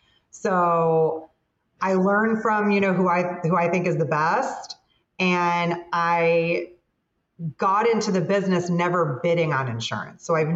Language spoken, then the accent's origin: English; Miami, Florida, United States; But I grew up in Miami. My family, most of them, is from the Midwest, came to Miami pretty early on.